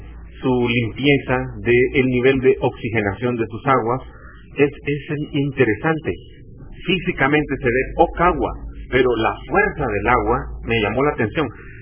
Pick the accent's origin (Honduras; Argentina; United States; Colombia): Honduras; Copán; vengo de Copán, donde es el árbol sagrado de los mayas.